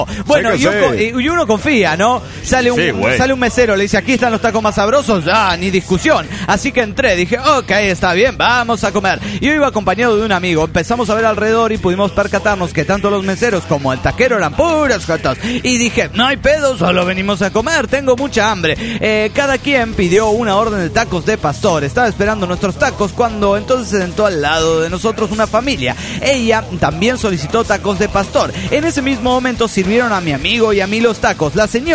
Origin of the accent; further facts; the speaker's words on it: Juliaca, Puno, Peru; Hola, amigos, ¿cómo están? … de Juliaca, Perú.